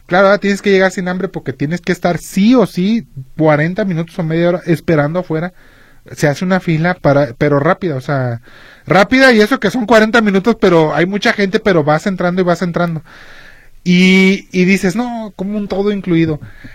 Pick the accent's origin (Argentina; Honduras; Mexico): Mexico; Pero no, como mexicanos no podíamos cruzar.